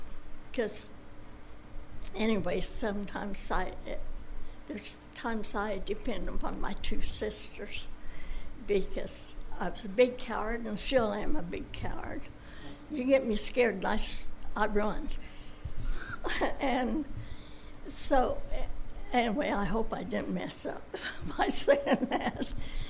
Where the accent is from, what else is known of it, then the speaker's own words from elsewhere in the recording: Burlingame, California, United States; born there; I like the fact that I was born in Burlingame, and I'm back in Burlingame for my latter days.